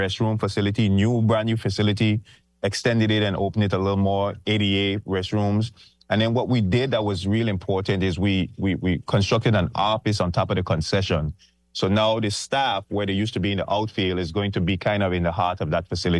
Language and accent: English; St. Thomas, U.S. Virgin Islands; although I was from St. Thomas and he was from St. Croix